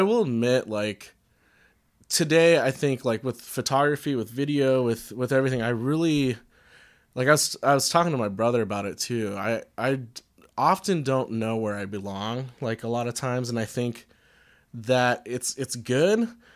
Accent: Philippines; born there; I was born in the Philippines, but by blood, I'm not Filipino. Like, I'm Chinese and predominantly Irish.

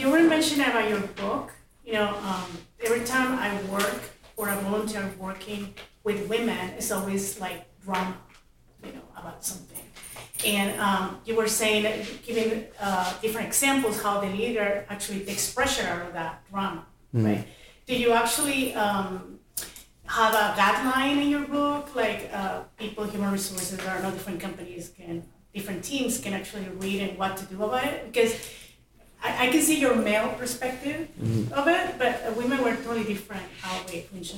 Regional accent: Mexico; I have a question. I'm from Mexico.

